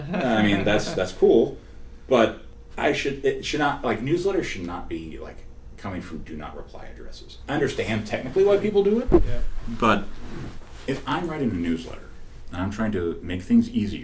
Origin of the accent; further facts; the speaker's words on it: Michigan, United States; George Castro was talking to me, because we're both from Michigan.